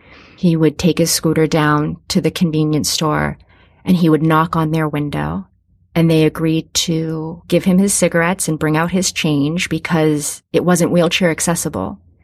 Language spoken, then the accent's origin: English; Massachusetts, United States; Then it started getting more difficult for him because we're from Massachusetts.